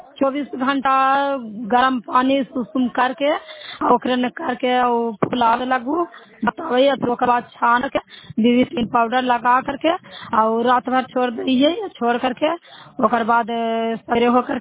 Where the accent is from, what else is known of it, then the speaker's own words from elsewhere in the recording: Basan, India; बासन के रहने वाला हूँ